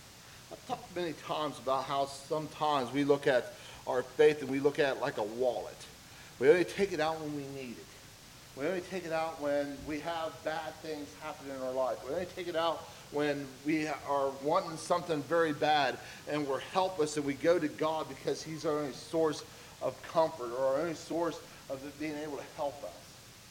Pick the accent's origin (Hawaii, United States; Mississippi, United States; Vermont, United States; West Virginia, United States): West Virginia, United States; Middlebourne; I grew up in Middleburn, West Virginia, and I remember there was times that I wanted to go into Middleburn from Wick, West Virginia.